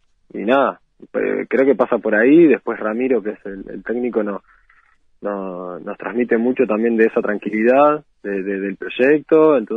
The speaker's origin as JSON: {"language": "Spanish", "region": "Durazno", "country": "Uruguay", "tie": "born or raised there", "said": "Yo soy de acá, de Durazno, del Club Artigas, surgí de acá, hice todas las inferiores acá. Y sí, ya fui con 17 años para Danubio ahí"}